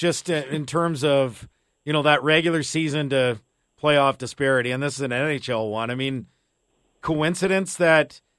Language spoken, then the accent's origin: English; Edmonton, Alberta, Canada; I grew up in Edmonton when Gretzky played.